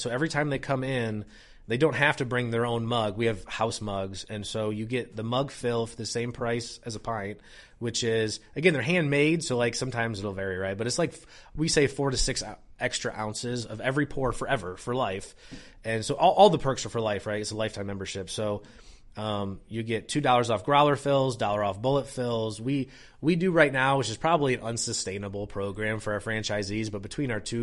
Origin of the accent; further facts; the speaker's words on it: Michigan, United States; I'm from Michigan, where you can just, you know, you go there and people just have the baby sitting on the bar, you know what I mean?